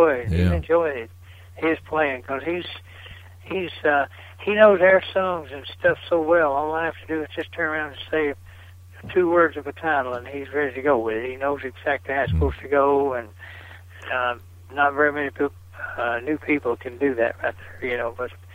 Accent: Hyde, Kentucky, United States; I teach school over in my hometown of Hyde, Kentucky

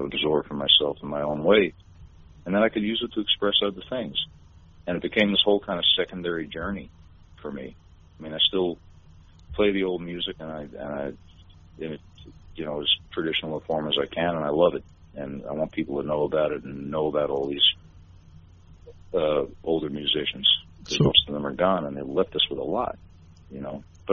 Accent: New York, United States; I grew up in New York, in the city, and that music was really all over the radio

